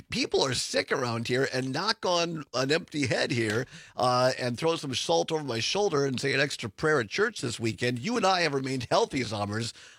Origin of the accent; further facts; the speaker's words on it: Richland Center, Wisconsin, United States; from our hometown, my hometown, Richland Center